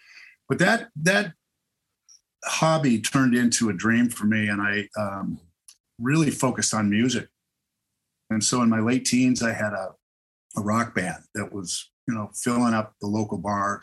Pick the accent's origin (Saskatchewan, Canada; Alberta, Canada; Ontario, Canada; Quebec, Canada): Ontario, Canada; London; also born or lived in Toronto; I was born in Toronto. I grew up in London, Ontario.